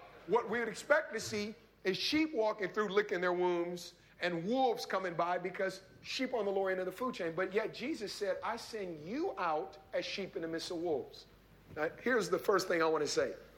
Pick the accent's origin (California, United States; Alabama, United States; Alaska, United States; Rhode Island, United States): California, United States; Oakland; I grew up very urban in Oakland, so I didn't see a lot of animals outside of rats, cats, and dogs.